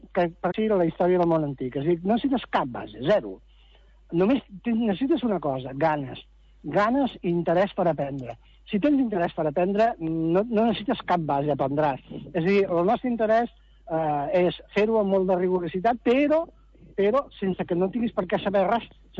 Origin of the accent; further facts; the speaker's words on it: Tarragona, Catalonia, Spain; de petit, als 6 anys, jo vivia el soc fill del Serrallo, el que va arribar de Pescador de Tarragona